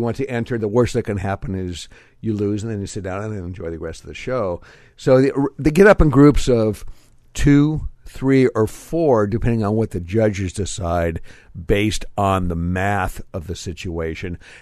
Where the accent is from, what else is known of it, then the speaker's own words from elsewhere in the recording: Magnolia, United States; I'm also from Magnolia.